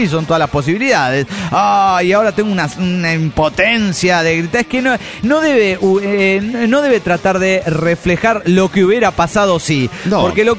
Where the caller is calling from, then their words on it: Managua, Nicaragua; de Managua, Nicaragua.